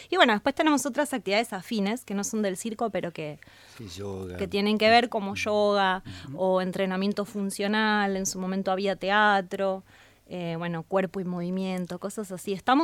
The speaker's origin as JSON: {"language": "Spanish", "town": "Paraná", "region": "Entre Ríos", "country": "Argentina", "also_born_or_lived": "Santa Rosa de Calchines", "said": "lo empecé en Paraná, porque yo soy de Paraná, luego cuando me fui a ir a Santa Rosa de Calchines lo continué allá"}